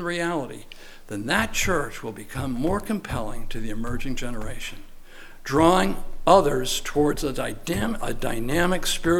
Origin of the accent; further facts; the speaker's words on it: New York, United States; Where I grew up in New York, we had a place up in the Adirondacks in Chestertown, New York